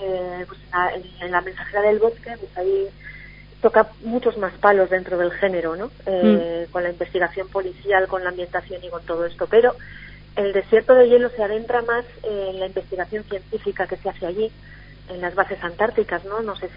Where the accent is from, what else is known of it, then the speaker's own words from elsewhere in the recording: Ormaiztegi, Basque Country, Spain; Y cuál es mi sorpresa cuando descubro que aquí en mi pueblo, en Ormaiztegui, hay un chico